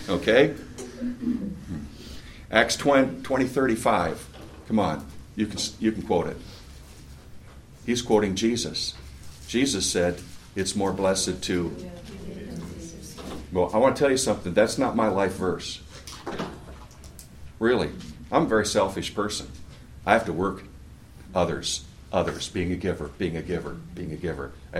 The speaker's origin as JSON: {"language": "English", "region": "Wisconsin", "country": "United States", "tie": "born or raised there", "said": "I grew up in Wisconsin, farming community."}